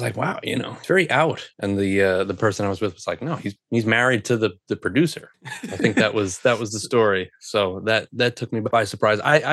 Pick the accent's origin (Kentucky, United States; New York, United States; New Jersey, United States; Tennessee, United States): New York, United States; it's one of those stories that as a New Yorker resonates with me